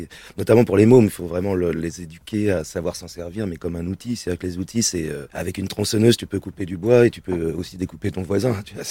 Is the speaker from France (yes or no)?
yes; Thiers, Auvergne-Rhône-Alpes, France; Mes grands-parents italiens qui sont, je suis né en banlieue à Thiers d'ailleurs, qui sont venus à Thiers dans le ghetto rital entre guillemets à l'époque.